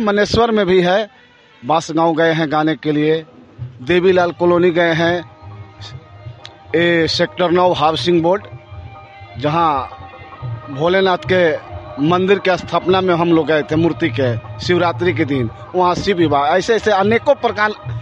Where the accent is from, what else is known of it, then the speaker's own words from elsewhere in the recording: Bihar, India; now in Faridabad, India; हम बेशक बिहार से बिलोंग करते हैं लेकिन हम लोग हरियाणा में फरीदाबाद रहते हैं